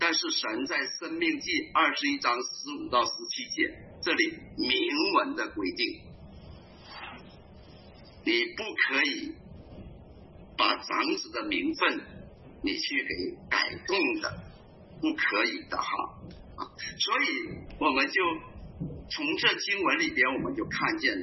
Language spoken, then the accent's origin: Chinese; Northeast China, China; 我们东北人叫服